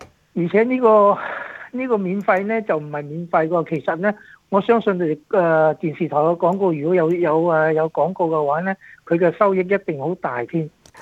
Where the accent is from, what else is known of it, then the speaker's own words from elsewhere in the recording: Australia; 咁我身為澳洲人嘅，我當然係希望澳洲能夠取勝啦。